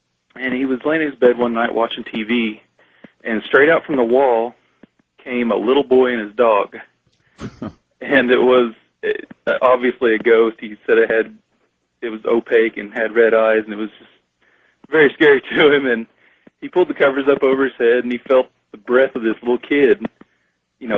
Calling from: Arkansas City, Kansas, United States; I'm calling from Ark City, Kansas. I listen to you on 98.7 KFH.

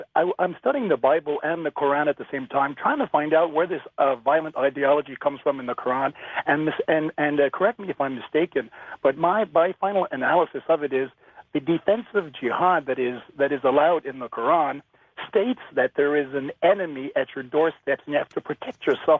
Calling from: Quebec City, Quebec, Canada; from Quebec City, Canada.

